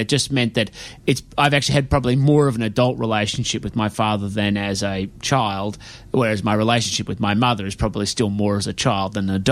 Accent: Mount Martha, Victoria, Australia; I grew up in, a few places, but for the most part, sort of like from about the age of seven on the Mornington Peninsula, in a place called Mount Martha

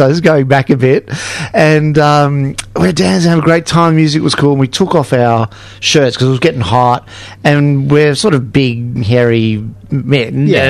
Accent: Melbourne, Victoria, Australia; born or raised there

